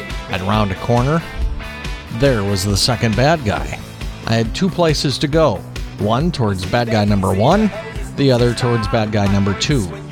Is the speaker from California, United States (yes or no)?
yes; Los Angeles, California, United States; As a kid growing up in Los Angeles in the early 1980s, hockey was an afterthought.